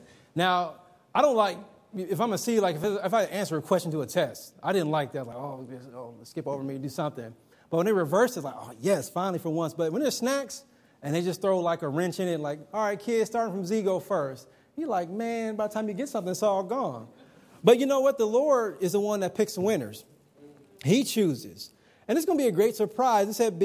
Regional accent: Ohio, United States; I'm from the Midwest. I'm from Ohio. I'm up near Dayton, north of Cincinnati.

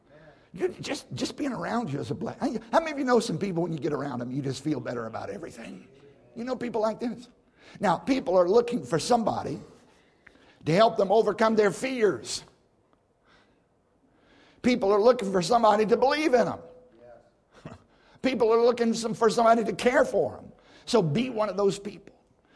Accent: Virginia, United States; I grew up in Southside Virginia in the middle of nowhere on a tobacco farm of all things.

